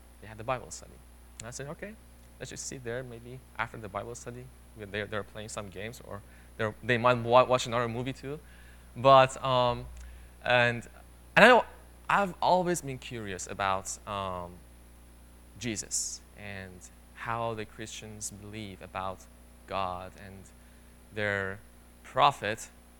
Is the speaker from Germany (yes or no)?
no; Iran; English is a second language; moved away as an adult; now in United States; So you might have noticed in my accent, I'm not from here, of course, right? I'm from Iran, or the correct pronunciation is Iran, and I came here January 22, and to study biology